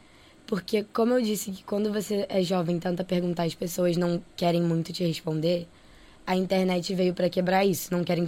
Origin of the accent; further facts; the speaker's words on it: Rio de Janeiro, Brazil; eu morava na Tijuca, eu cresci na Tijuca